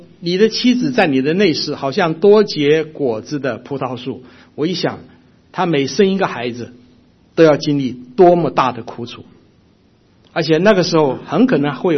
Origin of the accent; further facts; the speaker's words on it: Taiwan; 我看过，我小的时候在台湾的时候这种人多得很啊